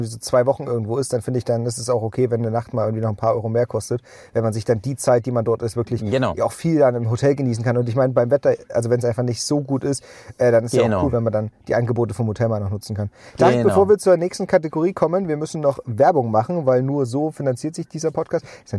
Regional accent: Thuringia, Germany; So, das war früher aus Thüringen, aus meiner Heimat, war es halt einfacher.

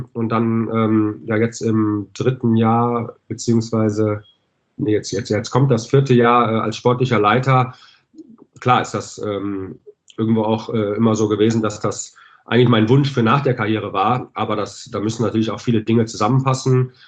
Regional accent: Düsseldorf, North Rhine-Westphalia, Germany; weil ich bin auch Düsseldorfer, bin hier geboren, habe mit 4 Jahren angefangen, bei der DEG Eishockey zu spielen

